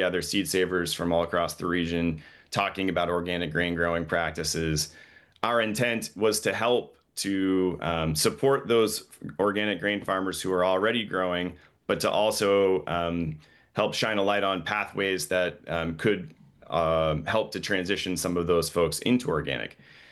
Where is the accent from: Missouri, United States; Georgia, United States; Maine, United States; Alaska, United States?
Maine, United States; Caribou; I grew up in Caribou, so I'm from the county, and we would sell a lot of what we were doing in Southern Maine and in the greater Boston area.